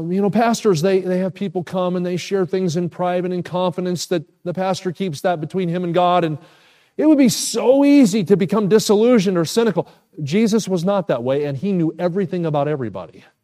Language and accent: English; New Jersey, United States; I grew up in New Jersey. My dad was a general contractor.